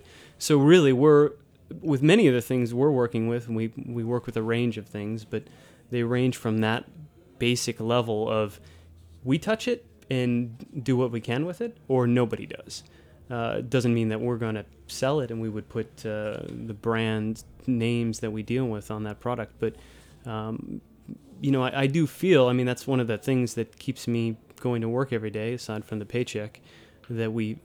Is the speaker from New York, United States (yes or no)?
yes; New York, United States; we're both from the New York area, right?